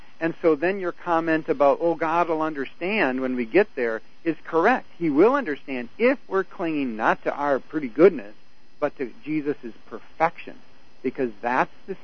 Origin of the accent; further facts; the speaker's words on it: Wisconsin, United States; I grew up in Wisconsin, where there's a lot of dairy going on